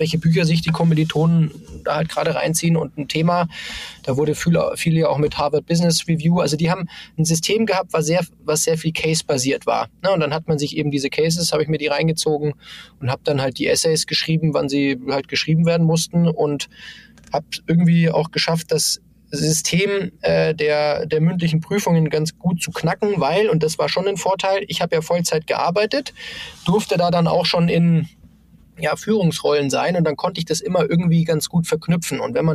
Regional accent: Augsburg, Bavaria, Germany; Aber also ich komme aus Augsburg

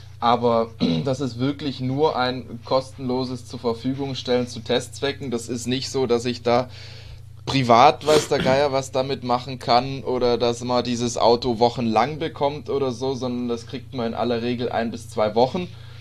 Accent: Stuttgart, Baden-Württemberg, Germany; aus Stuttgart, wo ich herkomme

